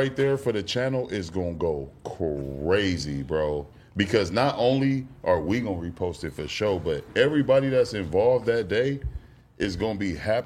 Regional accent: Compton, California, United States; I'm like, yeah, bro, I'm from Compton.

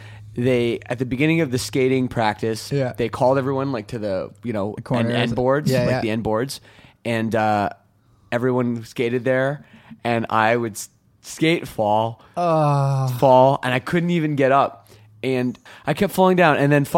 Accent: Toronto, Ontario, Canada; I grew up here in Toronto.

